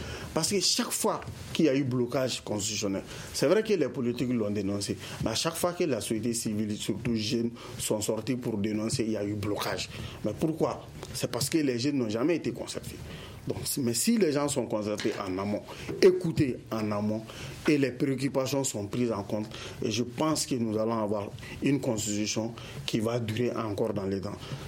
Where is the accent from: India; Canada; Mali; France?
Mali; Sikasso; now in Bamako, Mali; moi, je suis du Ouassoulou.